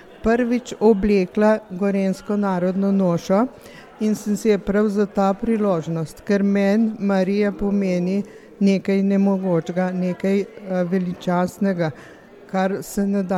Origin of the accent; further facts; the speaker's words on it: Veliki Kal, Central Slovenia, Slovenia; prihajam iz Velikega Kala v župnije Šentvid pri Stični.